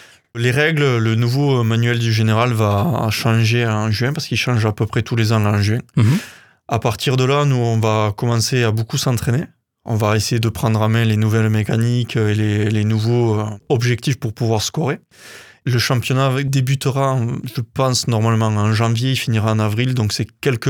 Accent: Occitanie, France; Parce que moi je viens en fait du Couserans, c'est pas loin

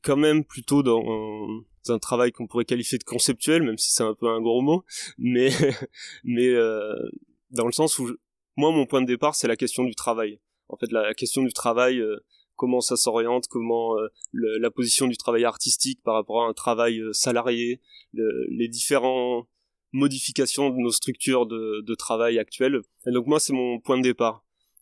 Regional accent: L'Union, Occitanie, France; Bonjour, moi je viens de l'Union.

